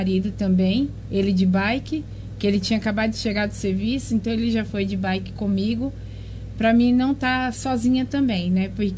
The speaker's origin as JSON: {"language": "Portuguese", "region": "Bahia", "country": "Brazil", "said": "Sou baiana."}